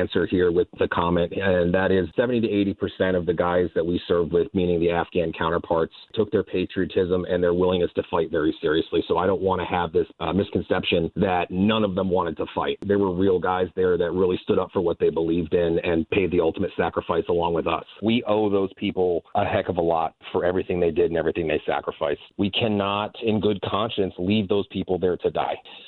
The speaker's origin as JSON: {"language": "English", "country": "United States", "said": "you know, I'm an American. So everything I've been given is because of where I was born."}